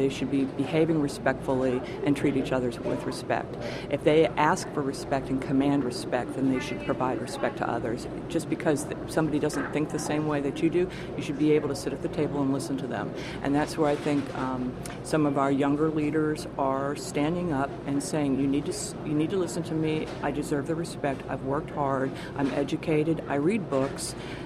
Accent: Indiana, United States; You know, I grew up in Indiana, the heartland. It was a good place to live

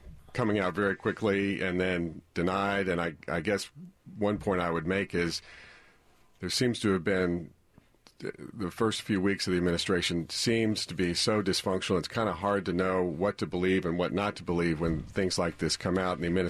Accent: Leesburg, Virginia, United States; That's my hometown.

